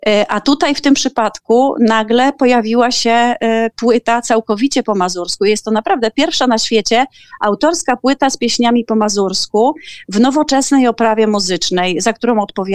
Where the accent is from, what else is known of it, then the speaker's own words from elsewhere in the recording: Giżycko, Warmian-Masurian Voivodeship, Poland; moved away as an adult; mając 19 lat opuściłam Giżycko i szukałam szczęścia w świecie